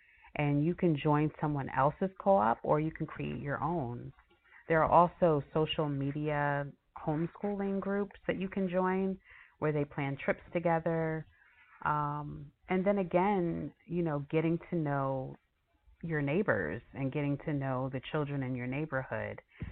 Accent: New York, United States; So I know for myself, growing up in New York, I remember going to public school

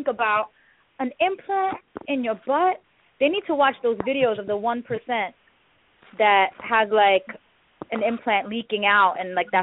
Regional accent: India; I'm Indian, and many Indians are known for, you know, not having big booties.

